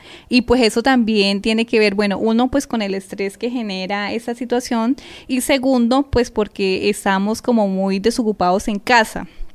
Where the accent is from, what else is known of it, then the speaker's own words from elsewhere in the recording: Colombia; lo que a veces como colombianos nos caracteriza